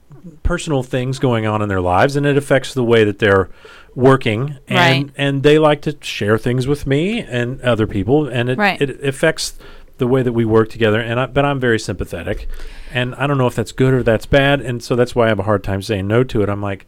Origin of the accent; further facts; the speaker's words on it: Indiana, United States; But, you know, I'm from Indiana.